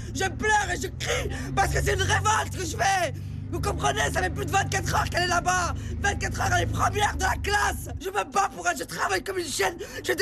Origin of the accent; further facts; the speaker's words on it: Algeria; now in France; Je suis citoyenne française, d'accord? Je suis originaire d'Algérie, mais je vote comme tout le monde.